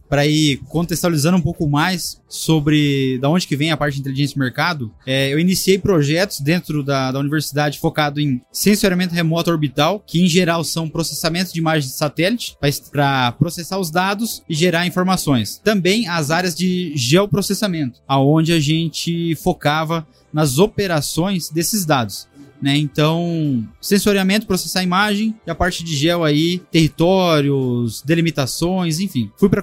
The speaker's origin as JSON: {"language": "Portuguese", "town": "Cascavel", "region": "Paraná", "country": "Brazil", "tie": "born or raised there", "said": "Sou cascavelense, nascido e criado aqui, né, no oeste paranaense."}